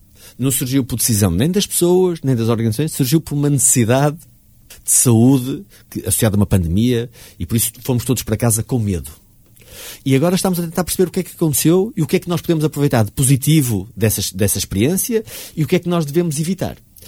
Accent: Barcelinhos, Braga, Portugal; Sou natural de Barcelinhos. De Barcelinhos.

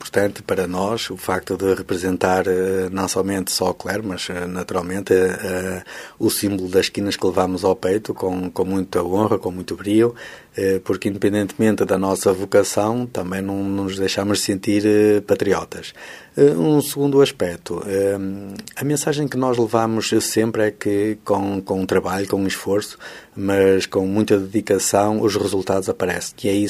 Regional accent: Vila Nova de Famalicão, Braga, Portugal; now in Arcozelo, Portugal; Eu sou natural de Lousado, Vila Nova de Famalicão.

